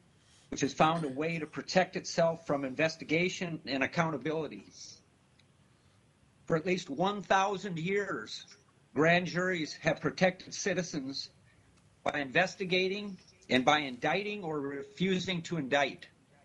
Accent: Browns Lake, Alaska, United States; I hail from Browns Lake, Alaska.

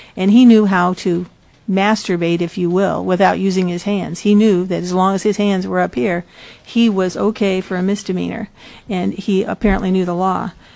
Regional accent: Delta Junction, Alaska, United States; For the record … I'm from Delta Junction.

